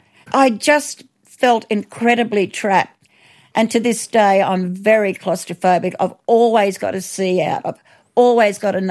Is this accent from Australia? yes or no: yes; Ivanhoe, New South Wales, Australia; born there; I was born in Ivanhoe in New South Wales. It's red dirt country.